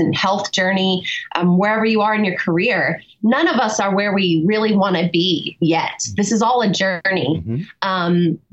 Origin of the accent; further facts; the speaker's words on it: Indiana, United States; I grew up in Indiana. So, you know, when you grow up in the state of Indiana, you're kind of I don't know, born into this love of motorsports